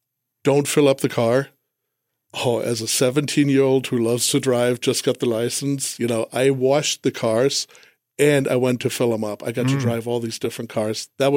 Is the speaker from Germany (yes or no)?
yes; Germany; accent: West Texas; moved away as an adult; you probably hear that from my West Texas accent. I didn't grow up over here. I grew up in Germany. Mm. Lived there for 20 years.